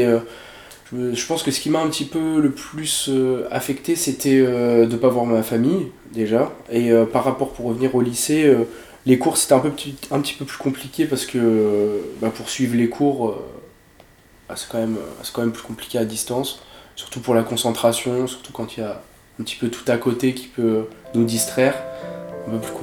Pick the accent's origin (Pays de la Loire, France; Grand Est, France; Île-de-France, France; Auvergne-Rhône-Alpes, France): Grand Est, France; J'ai 22 ans, je viens de l'Aube et puis je suis étudiant.